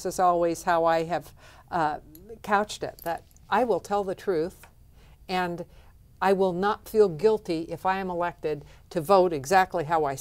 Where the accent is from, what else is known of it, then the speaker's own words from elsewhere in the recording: United States; Like I said, I grew up in Clark County. I love Clark County, and I want to serve the people of Clark County.